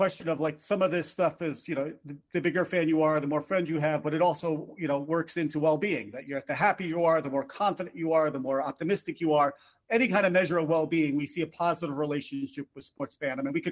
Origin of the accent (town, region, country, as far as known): New York, United States